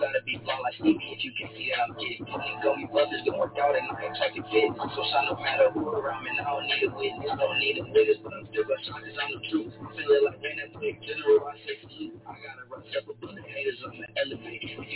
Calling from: Cleveland, Ohio, United States; I'm from Cleveland.

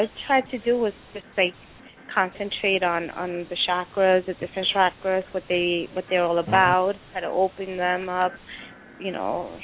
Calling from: New York, United States; New York.

